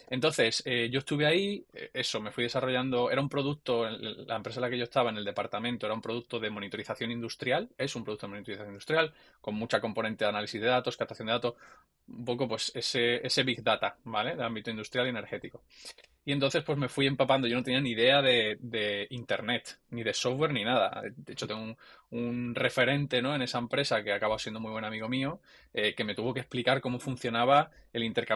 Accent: Jerez de la Frontera, Andalusia, Spain; born there; now in Cantabria, Spain; Jerezano de nacimiento, a la gente le suele sorprender porque ya no tengo mucho acento.

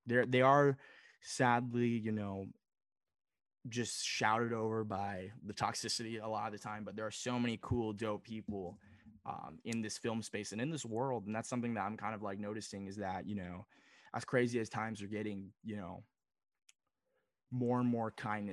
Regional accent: Los Angeles, California, United States; I'm from Los Angeles, so it's kind of like in my blood at this point.

